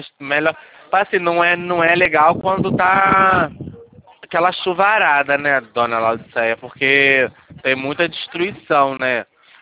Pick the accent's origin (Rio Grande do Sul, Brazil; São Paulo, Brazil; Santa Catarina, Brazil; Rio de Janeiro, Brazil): Rio de Janeiro, Brazil; São Gonçalo; Eu sou de São Gonçalo. Trabalho aqui no centro do Rio. Mas eu moro em São Gonçalo.